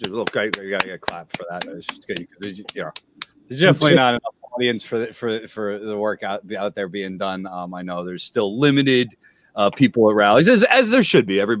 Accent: New Jersey, United States; Let's start right here in my home state in New Jersey.

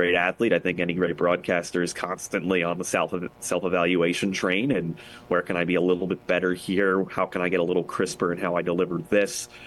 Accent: Philadelphia, Pennsylvania, United States; In terms of my influences and my mentors and guys like that, growing up in Philly, I got to grow up listening to Harry Callis call baseball, and I always appreciated that.

